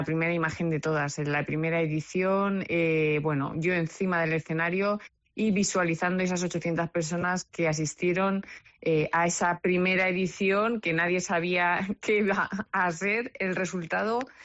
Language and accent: Spanish; Albacete, Castilla-La Mancha, Spain; Somos de Albacete, de Castilla-La Mancha, y aquí se hacen cosas maravillosas.